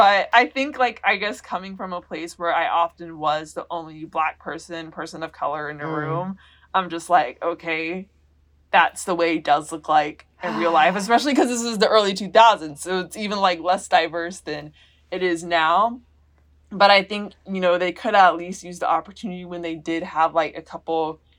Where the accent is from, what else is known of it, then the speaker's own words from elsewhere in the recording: Georgia, United States; like I'm from Georgia, which isn't the most diverse place in the world.